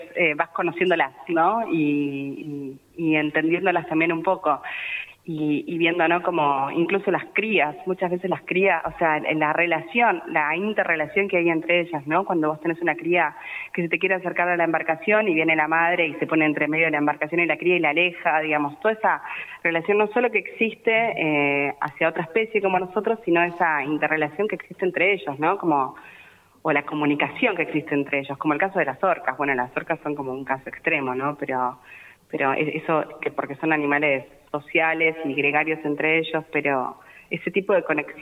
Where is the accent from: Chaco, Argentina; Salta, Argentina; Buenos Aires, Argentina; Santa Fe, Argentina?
Buenos Aires, Argentina; now in San Antonio Oeste, Argentina; Yo soy de Buenos Aires, estudié en la UBA, hice la licenciatura allá